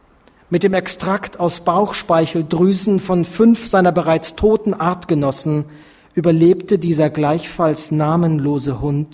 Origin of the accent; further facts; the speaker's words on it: Hamburg, Germany; und einem in meiner Heimatstadt Hamburg.